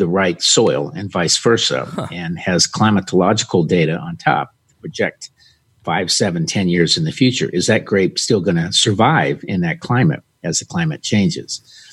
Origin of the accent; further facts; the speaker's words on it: Southern United States, United States; You know, they all look the same, even though I'm a Southerner.